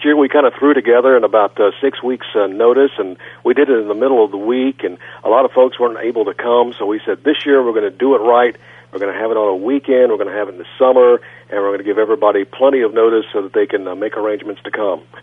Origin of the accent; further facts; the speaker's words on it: Lexington, Kentucky, United States; And I remember growing up in Lexington. Of course, during the day, I would listen to WLAP and WAKY.